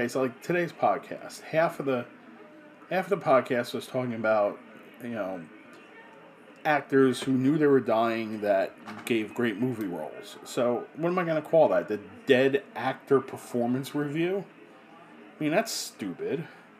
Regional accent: New Jersey, United States; I grew up in New Jersey and we used to go crabbing all the time.

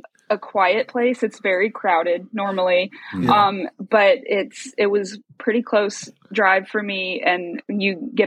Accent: Georgia, United States; Well, you know, it's my home state, but I couldn't pick.

